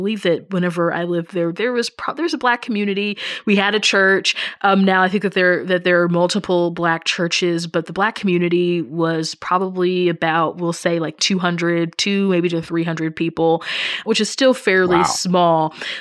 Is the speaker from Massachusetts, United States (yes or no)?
no; Kansas City, Missouri, United States; also born or lived in Springfield, Missouri / Virginia; now in Chicago, United States; I was born in Missouri. I grew up in the Kansas City area and then lived in southern Missouri for a while, Springfield, Missouri. Then lived in Virginia outside of Washington, D.C., and now I'm in Chicago.